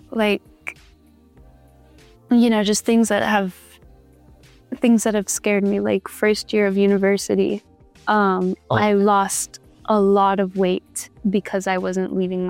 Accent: Toronto, Ontario, Canada; My parents are Cuban, but I was born in Toronto. We moved from downtown Toronto to like the suburbs. So I mostly grew up in the suburbs.

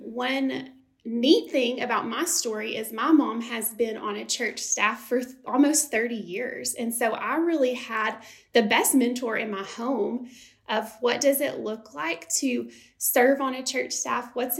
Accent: Benton, United States; you mentioned I grew up in Benton and I went to First Baptist Benton.

